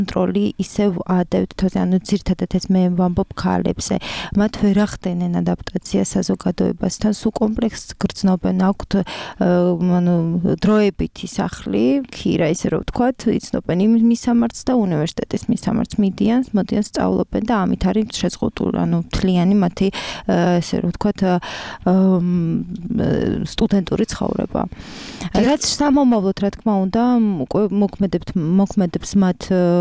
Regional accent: Tbilisi, Georgia; born or raised there

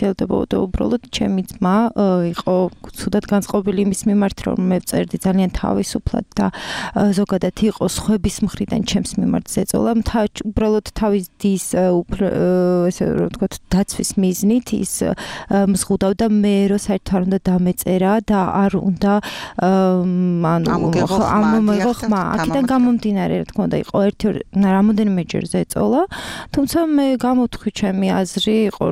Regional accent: Tbilisi, Georgia; მე თვითონ თბილისში დავიბადე, გავიზარდე, მიუხედავად იმისა, ძალიან ისე თბილისური ოჯახი არ მყავს.

